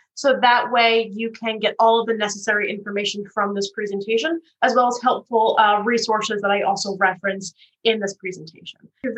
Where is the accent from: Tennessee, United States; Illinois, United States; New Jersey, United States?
New Jersey, United States; I'm originally from North Jersey, which just means I'm a real fast talker and I've got the best bagels.